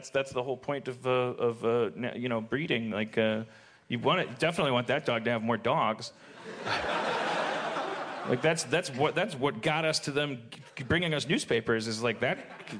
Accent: Milwaukee, Wisconsin, United States; And I grew up in Milwaukee.

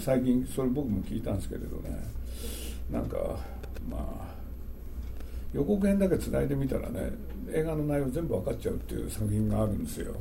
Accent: Nagoya, Aichi, Japan; 僕は名古屋の人なん で

